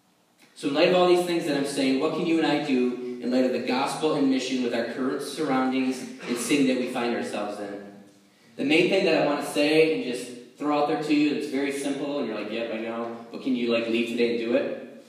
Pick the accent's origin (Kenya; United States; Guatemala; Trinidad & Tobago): Guatemala; moved away; When I came here from Guatemala, and I'm trying to find my place, and I'm, like, interviewing for a job